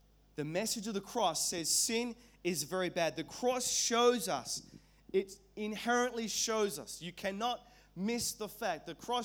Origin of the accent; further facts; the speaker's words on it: Whangarei, Northland, New Zealand; born there; I was born in New Zealand and in a town called Whangarei on the North Island of New Zealand.